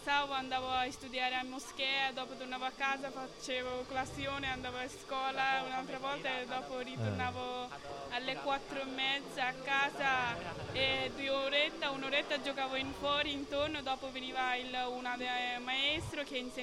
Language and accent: Italian; Bangladesh; Italian is a second language; now in Italy; Io vengo dal Bangladesh.